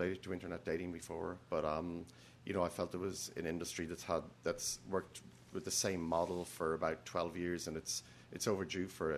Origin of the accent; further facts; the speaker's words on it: Limerick, Munster, Ireland; also born or lived in Cork / Waterford / Chicago / Texas; now in San Francisco, United States; Yeah, from Cork originally, but I grew up in Limerick and Waterford.